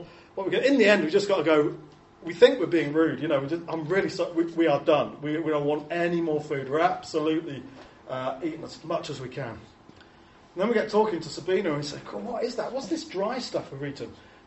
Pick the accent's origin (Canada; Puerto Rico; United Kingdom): United Kingdom; because we're British, so we feel really awkward about saying no.